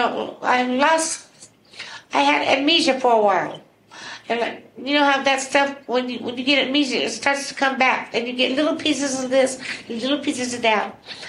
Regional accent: Klamath Falls, Oregon, United States; now in Anchorage, United States; I'm originally from Klamath Falls, Oregon. I came up here through Talents West on a dancing gig.

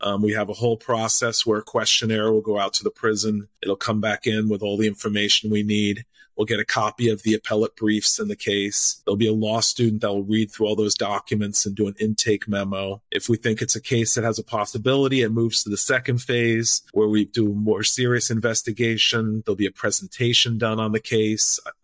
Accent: Puerto Rico; I live right on the border and I speak Spanish from growing up in Puerto Rico.

